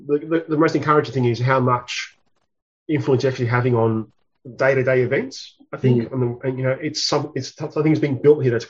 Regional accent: Australia; it's easy to get a bit sometimes, you know, disheartened as Australian soccer researchers, historians, whatever you want to call us.

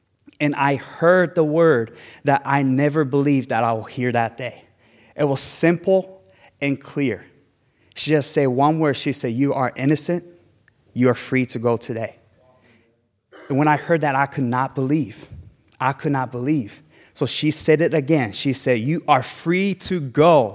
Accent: Japan; Before I became a Christian, growing up in Japan, I never heard about the name of Jesus.

